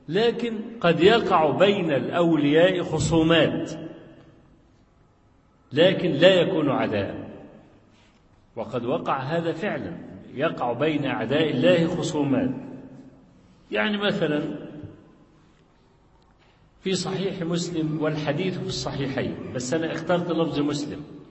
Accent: Kafr El Sheikh Governorate, Egypt; كان عندنا في مصر في كفر الشيخ المحافظة

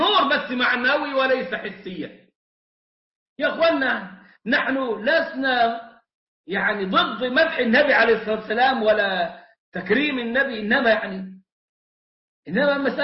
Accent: Egypt; عندنا كمصريين يجامل بعضنا بعضا بلفظ النور هذا

